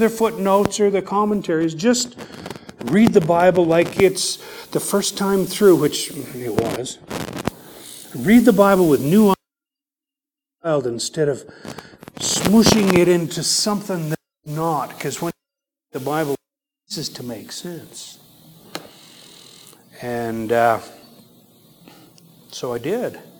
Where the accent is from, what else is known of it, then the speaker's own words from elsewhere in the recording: Raymond, Alberta, Canada; I grew up in Raymond, Alberta, Canada. I was raised LDS. When I was little, I was a good little Mormon boy